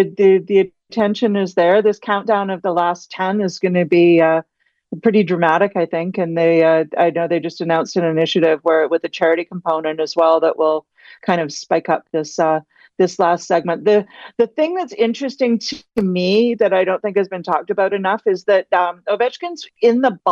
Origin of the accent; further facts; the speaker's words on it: Canada; I'm Canadian.